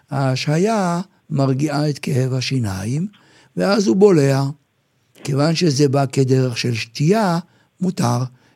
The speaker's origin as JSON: {"language": "Hebrew", "town": "Jerusalem", "region": "Jerusalem District", "country": "Israel", "tie": "born or raised there", "said": "אני זוכר בילדותי בירושלים"}